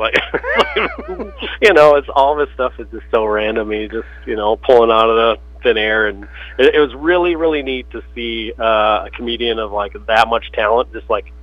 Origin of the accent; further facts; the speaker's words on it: Litchfield, Minnesota, United States; central Minnesota, just west of the metro and kind of east of you guys, Litchfield, right on Highway 12 is my hometown. Grew up there with my folks and family and everything.